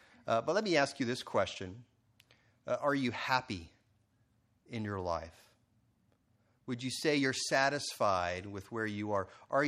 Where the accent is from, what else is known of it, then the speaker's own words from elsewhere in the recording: Katy, Texas, United States; When I went to school in California, I would tell people that I grew up in Katy, Texas, and they would always give me a really strange look.